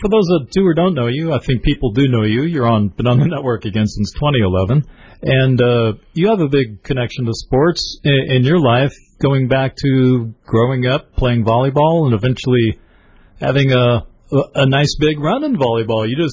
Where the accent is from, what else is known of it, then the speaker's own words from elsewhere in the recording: California, United States; also born or lived in South Bay, California; I was born here, but my family moved to Northern California.